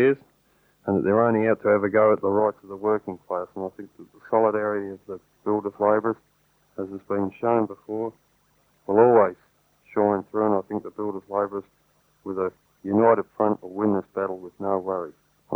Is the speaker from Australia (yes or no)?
yes; South Australia, Australia; I don't come from Melbourne, I come from South Australia